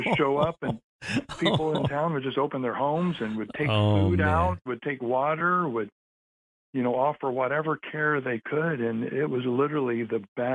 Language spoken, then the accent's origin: English; Indiana, United States; So I grew up just outside Indianapolis, between Indy and Lafayette. I'm a Purdue University graduate.